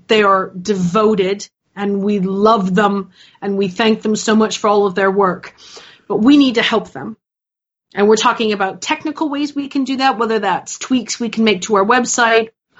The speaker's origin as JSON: {"language": "English", "country": "United Kingdom", "said": "you know, I'm British, I can't write one nice things."}